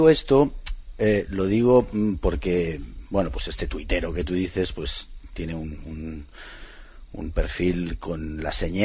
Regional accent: Catalonia, Spain; siempre había pensado pues que que ciertamente era complicado, siendo catalán, apoyar a un club

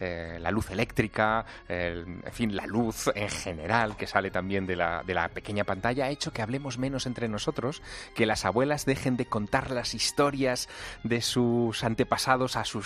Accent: Teruel, Aragon, Spain; born there; yo, como tú muy bien sabes, nací en Teruel, que es una ciudad muy pequeñita.

